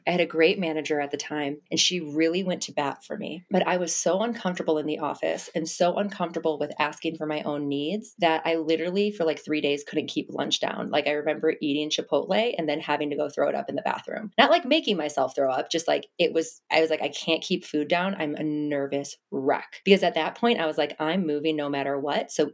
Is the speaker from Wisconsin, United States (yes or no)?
yes; Wisconsin, United States; moved away as an adult; now in New York City, United States; Yeah, girl, born and raised. And then I left when I was 26. I had like this huge dark night of the soul, picked up and left, moved to New York City.